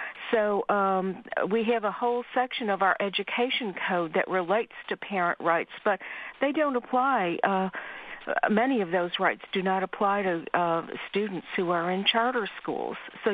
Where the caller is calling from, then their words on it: Houston, Texas, United States; Yes, I'm calling from Texas